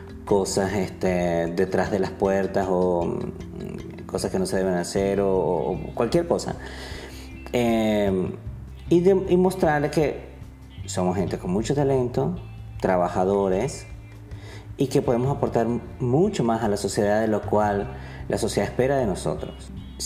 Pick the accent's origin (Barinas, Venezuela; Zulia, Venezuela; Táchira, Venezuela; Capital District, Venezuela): Táchira, Venezuela; Yo vengo del sur de Venezuela, del Táchira, de la región andina. Entonces, crecí en una familia muy folclórica, muy tradicional. Crecí en una casa en la cual era un matriarcado